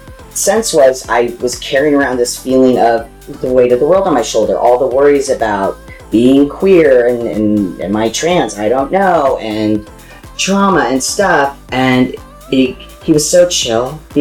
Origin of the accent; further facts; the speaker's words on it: Flint, Michigan, United States; Yeah, I'm from Flint, Michigan.